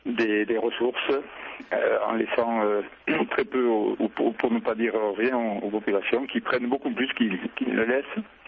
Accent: France; now in Argentina; je suis d'origine, je suis français. Et je suis avec ma famille dans une vallée, une haute vallée andine, qu'on appelle ici une quebrada, et ça veut dire une vallée profonde, sèche, qui est à l'extrême nord-ouest de l'Argentine

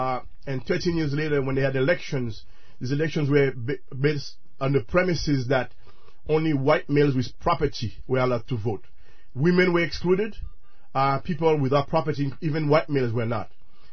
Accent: Haiti; moved away as an adult; now in United States; I'm a long-time listener of WBAI, probably as early as 1969, when as a young man I came from Haiti.

